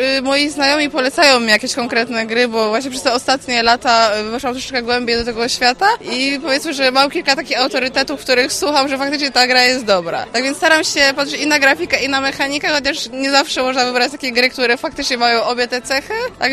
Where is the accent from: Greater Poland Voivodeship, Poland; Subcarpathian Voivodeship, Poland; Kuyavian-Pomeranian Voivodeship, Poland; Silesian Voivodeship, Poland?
Silesian Voivodeship, Poland; Bytom; jestem z Bytomia i bardzo też miło przyjął cały Bytom tą wiadomość, że bytomianka zrobiła grę planszową